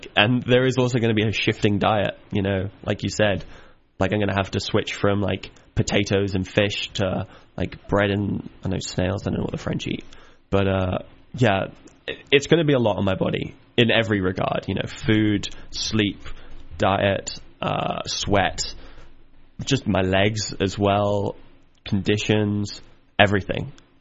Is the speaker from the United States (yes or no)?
no; London, United Kingdom; I'm from London.